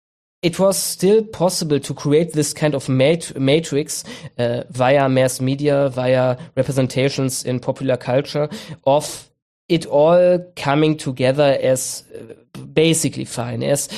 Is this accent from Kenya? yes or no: no; Germany; even as I grew up as a millennial in the 2000s, there was this strong barrier